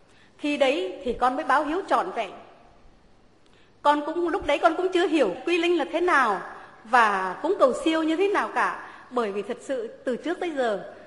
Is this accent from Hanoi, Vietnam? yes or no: no; Nghệ An, Vietnam; now in Pleiku, Vietnam; Vợ chồng con sinh ra và lớn lên tại tỉnh Nghệ An, một miền quê mà chịu một cái nóng rất là khắc nghiệt mỗi khi mùa hè đến